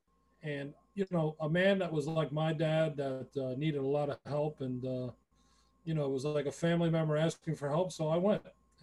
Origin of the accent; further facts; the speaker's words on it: New Hyde Park, New York, United States; I grew up in New Hyde Park, and one of my former neighbors